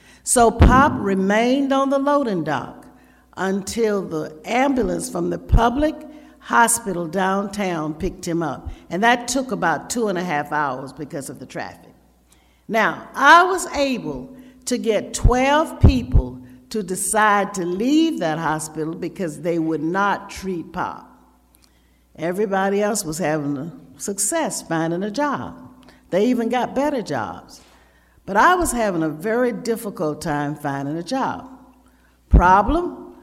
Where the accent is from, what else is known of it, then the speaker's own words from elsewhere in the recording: the South, United States; I grew up in the South, and as we were driving to church this morning, I was reminded I was on Tobacco Road, you know, and that took me way back down south because I too worked in the tobacco fields.